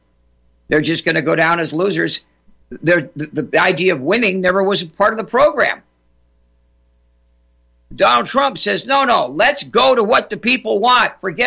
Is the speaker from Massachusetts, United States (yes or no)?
no; California, United States; Well, you know, I don't want to disparage California because it's my home state. I grew up there. I love the great state of California, what it used to be